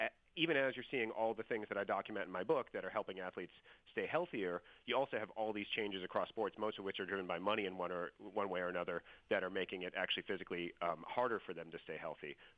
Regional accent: Milwaukee, Wisconsin, United States; but I'm someone who grew up, and I grew up in Milwaukee. I had a sort of played all the normal sports as a kid

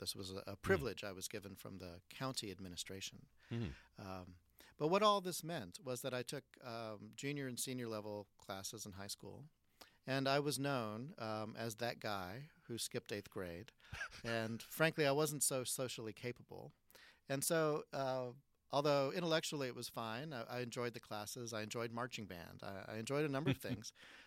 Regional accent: Hartsville, South Carolina, United States; moved away; also born or lived in Lombard, United States; So my family moved there when I was three, and so that's where I grew up.

